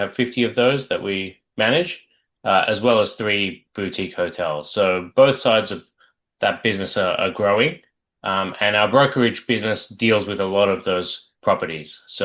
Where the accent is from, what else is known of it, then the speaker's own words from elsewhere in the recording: Sydney, New South Wales, Australia; So, I mean, personally, I grew up in Sydney, Australia